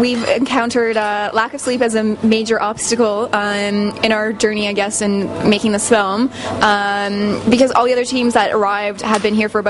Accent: London, Ontario, Canada; I'm from London, Ontario, I guess, or Toronto area.

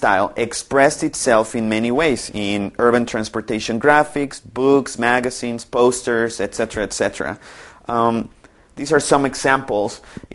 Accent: Mexico City, Mexico; like I come from Mexico City, taxis there change their design every year for some reason.

